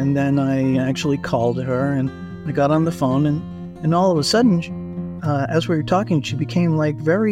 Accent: Colorado, United States; I'm from Colorado.

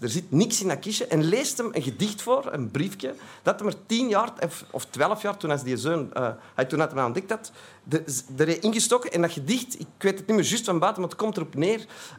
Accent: Antwerp, Belgium; Ik kom uit Antwerpen, dat zult u al horen, dus uit België.

